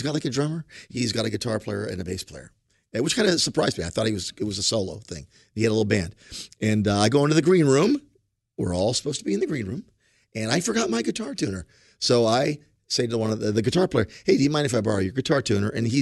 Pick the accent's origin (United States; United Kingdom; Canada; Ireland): Ireland; But I'm Irish, and this when I get mad, sometimes that burner stays on.